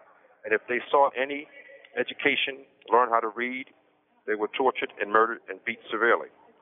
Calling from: Pennsylvania, United States; I'm calling from Pennsylvania from the new prison called Phoenix.

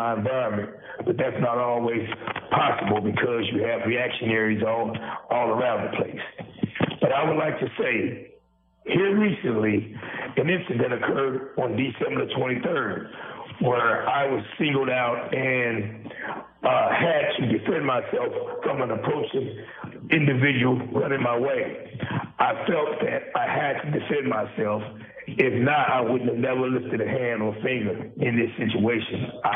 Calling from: Indiana, United States; I am calling in from Miami Correctional Facility. I'm considered an Indiana political prisoner.

